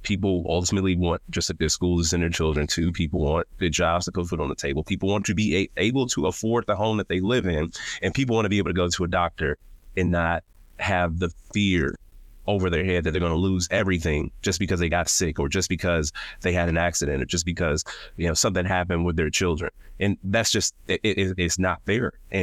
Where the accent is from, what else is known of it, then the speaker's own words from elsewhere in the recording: Milwaukee, Wisconsin, United States; born and raised in Milwaukee, proud product of public schools, and still live in Milwaukee.